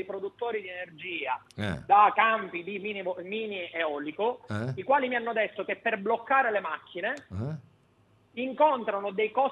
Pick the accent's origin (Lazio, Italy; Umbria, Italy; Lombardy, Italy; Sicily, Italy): Sicily, Italy; perché quando io prima sono siciliano, poi c'è tutto il resto